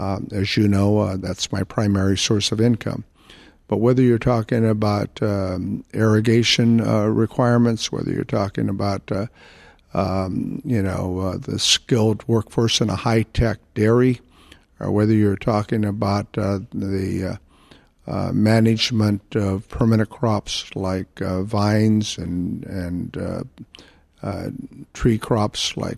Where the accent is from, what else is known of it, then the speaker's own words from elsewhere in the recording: California, United States; And in the case of California, my home state, 44% of our agriculture is exported.